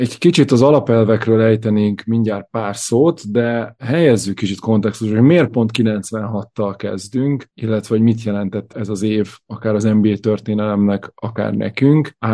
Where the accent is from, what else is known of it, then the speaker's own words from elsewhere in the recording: Southern Great Plain, Hungary; sajnos én Dél-Alföldön származom.